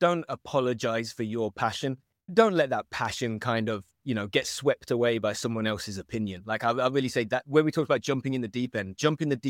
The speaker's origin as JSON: {"language": "English", "region": "London", "country": "United Kingdom", "tie": "born or raised there", "said": "You know, I grew up in and around London and just kind of like made music very early on"}